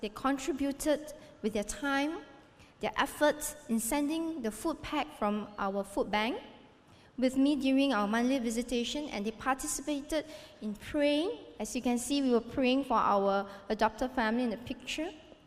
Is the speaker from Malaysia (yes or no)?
yes; Malaysia; It's actually impossible, even for us as Malaysian.